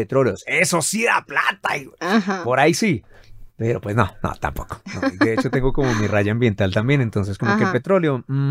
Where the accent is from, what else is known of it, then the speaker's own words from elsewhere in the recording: Meta, Colombia; hasta me oyen en Villavicencio y ni siquiera saben que yo soy del Meta